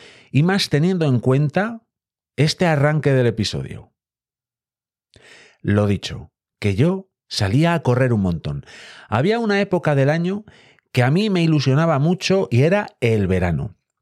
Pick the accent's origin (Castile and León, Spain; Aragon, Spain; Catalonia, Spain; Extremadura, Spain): Castile and León, Spain; Y tened en cuenta que en León, al frío, le llamamos fresco. Bueno, cosas nuestras, cosas de por aquí, de estas gentes.